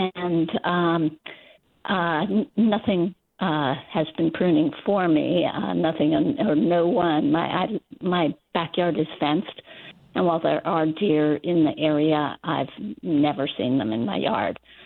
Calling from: Brunswick, Maine, United States; Yes, I am calling from Brunswick

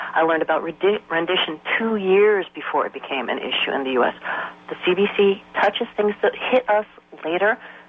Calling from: Albany, New York, United States; I'm calling from Albany.

